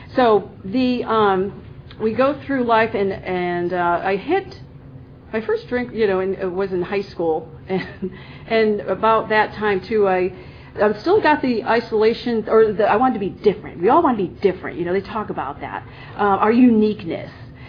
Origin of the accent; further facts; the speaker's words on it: Connecticut, United States; I'm unique too because I'm from Connecticut and I'm born and raised, and I'm not a Yankee. I'm a Southern New Englander.